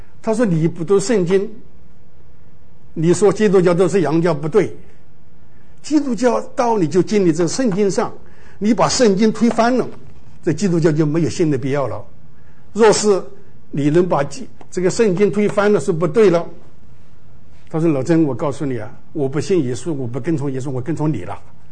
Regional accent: China; 我们是中国人，我们有孔子就够了

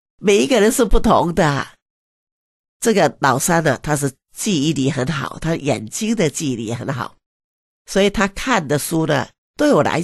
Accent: Xiamen, Fujian, China; 我自己是厦门鼓浪屿出生的，我很喜欢这个小小地方啊。

